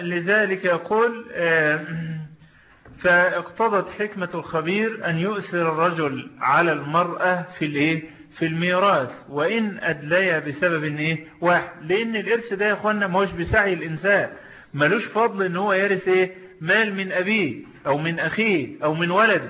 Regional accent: Egypt; وعندنا في مصر

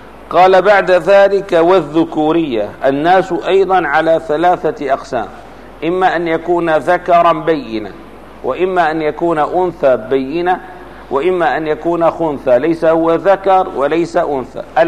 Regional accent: Damascus, Damascus Governorate, Syria; أنا من أهل دمشق

